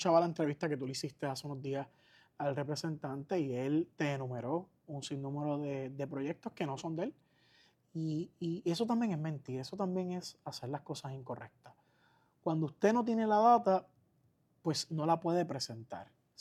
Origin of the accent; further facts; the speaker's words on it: Aguadilla, Puerto Rico; cerquita de aquí, de Corrales, del barrio Corrales de Aguadilla. Allí me crié con una familia de clase media-baja, en una casita que construyeron con esfuerzo, con hipoteca. Y entonces allí me crié, estudié en la Lucía Cubero, de Aguadilla